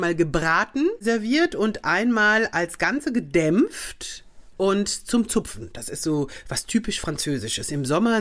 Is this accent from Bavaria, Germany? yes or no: no; Mainz, Rhineland-Palatinate, Germany; Bin ja Mainzer Mädchen, gell?